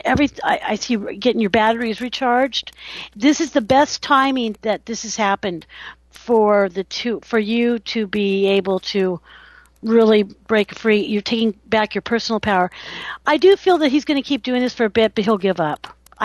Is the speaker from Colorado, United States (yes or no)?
no; California, United States; Hello, California. Are you there? My hometown. Where are they? Hello. I know. You know our Californians.